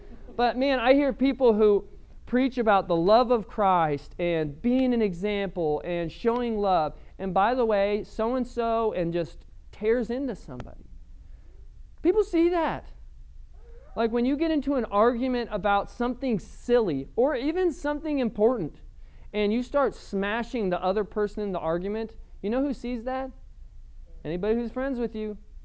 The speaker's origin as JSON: {"language": "English", "region": "Colorado", "country": "United States", "tie": "born or raised there", "said": "I grew up in Colorado, and so I can still remember when Columbine happened"}